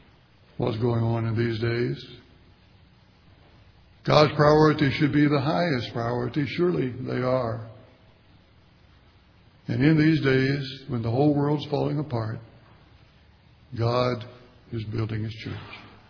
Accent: West Virginia, United States; I grew up in West Virginia, and it's called the Mountain State for good reason.

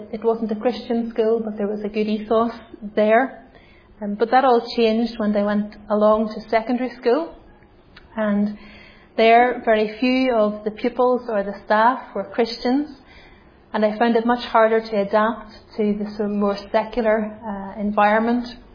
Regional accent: Clogher, Northern Ireland, United Kingdom; I'm from Northern Ireland, from a little place called Clocker. It's right on the border between north and south of Ireland, and I did indeed go to school in Omagh.

